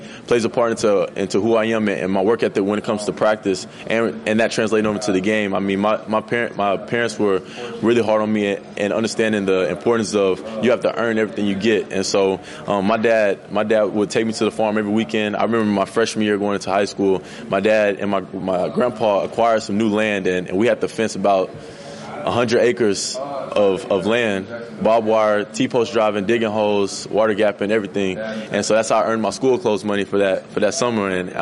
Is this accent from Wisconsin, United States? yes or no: no; Brenham, Texas, United States; I mean, I'm from Bluebell, Texas for a lot of times because I tell them Brenham, Texas, they don't know where it is.